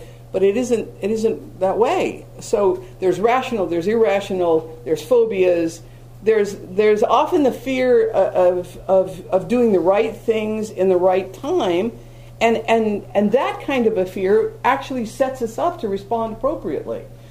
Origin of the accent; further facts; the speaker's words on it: Hawaii, United States; I was raised in Hawaii as a kid, and lizards were everywhere.